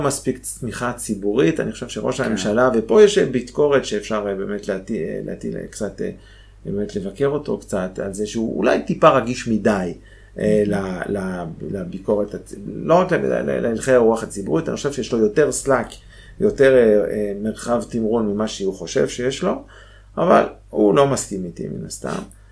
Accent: Geneva, Switzerland; moved away as an adult; now in Israel; גרתי שם, 20 שנה, אני יליד הארץ, אבל בגיל שנתיים וחצי ההוריי התגרשו, ואז אמא שלי היא ממוצא שוויצרי, אז אחרי שהוריי התגרשו היא חזרה לשוויץ, ואז היא נחתה אז בז'נבה, וגדלתי שם.

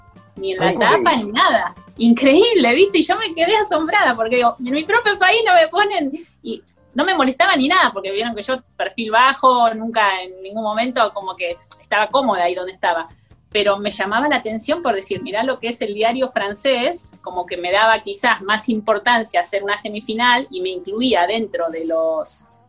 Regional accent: Argentina; y yo también, que éramos 4 argentinos en semifinales entre mujeres y varones.

